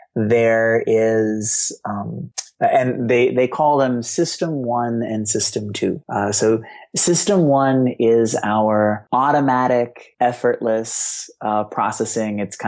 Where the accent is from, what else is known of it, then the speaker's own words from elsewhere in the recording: Boston, Massachusetts, United States; I grew up in Boston. I grew up with a single alcoholic mom